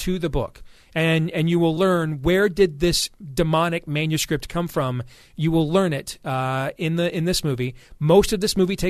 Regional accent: Iowa, United States; quietly, my home state of Iowa has become one of these states. Okay. We're redder than Texas now.

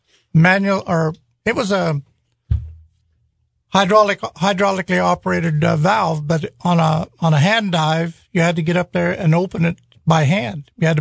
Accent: California, United States; being a California boy.

